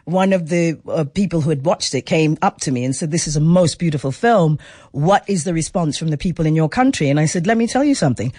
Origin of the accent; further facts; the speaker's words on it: South Africa; when I was asked to be on it, it was as a South African actress.